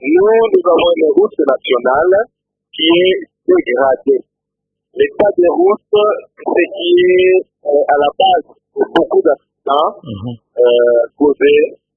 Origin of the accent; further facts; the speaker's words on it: Lubudi, Lualaba, DR Congo; Chez nous à Lubudi